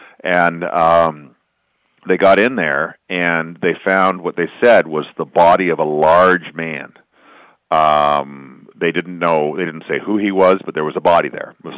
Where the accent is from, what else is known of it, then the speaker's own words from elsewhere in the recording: Ontario, Canada; No, I'm from Southern Ontario